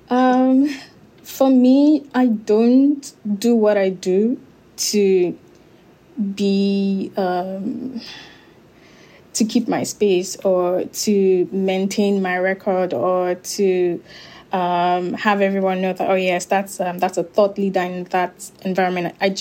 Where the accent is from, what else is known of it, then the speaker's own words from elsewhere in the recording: Nigeria; because I'm currently in Nigeria and I'm Nigerian, and I have a lot more larger reach within the Nigerian ecosystem